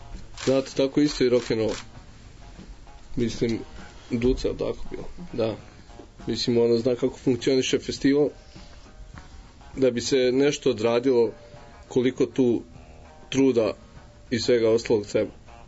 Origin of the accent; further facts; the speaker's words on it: Arilje, Šumadija and Western Serbia, Serbia; Mi iz Arilja.